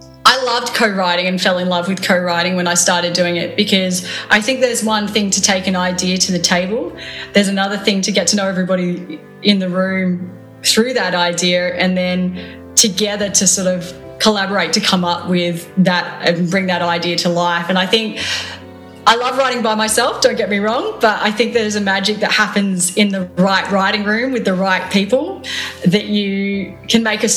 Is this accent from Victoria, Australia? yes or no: yes; Melbourne, Victoria, Australia; I'm from Melbourne and I'm born and bred here.